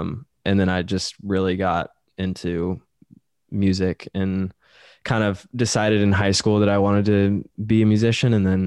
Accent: Portland, Oregon, United States; moved away as an adult; now in Los Angeles, United States; No, I was born in Portland, Oregon.

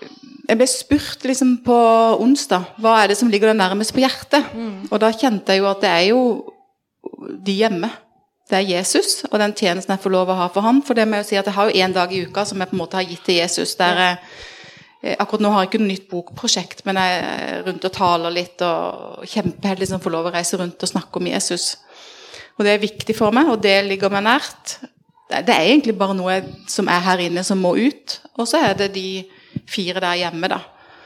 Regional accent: Greipstad, Agder, Norway; now in Grimstad, Norway; Jeg bor i Grimstad. Kommer egentlig fra en bygd, ikke så ulik Konsmo, som heter Greipstad, for de som her sikkert vet, men det i hvert fall rett utenfor Kristiansand. Nå det faktisk Kristiansand kommune. Men der det lenge siden jeg har bodd.

